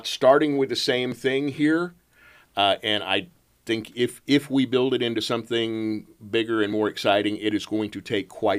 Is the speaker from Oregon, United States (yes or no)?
no; Fort Worth, Texas, United States; I grew up in Fort Worth, right?